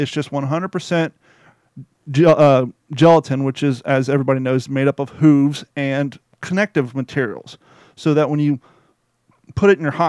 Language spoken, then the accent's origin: English; Kentucky, United States; moved away; also born or lived in Ohio; growing up in Northern Kentucky, it was called Cabbage Night. But I had moved to Ohio by the time I was old enough to participate in such activities.